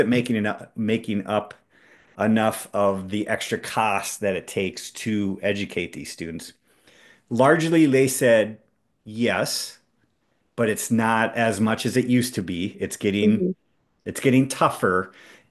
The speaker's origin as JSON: {"language": "English", "town": "Hancock", "region": "Minnesota", "country": "United States", "tie": "born or raised there", "said": "I grew up in Stevens County. I grew up in Hancock"}